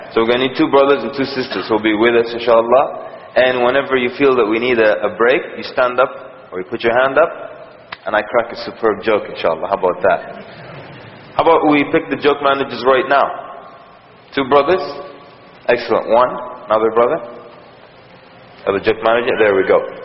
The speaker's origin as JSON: {"language": "English", "country": "Sudan", "lives_now": "United States", "said": "Originally, I'm from Sudan. Right now I'm from Virginia, but originally I'm from Sudan."}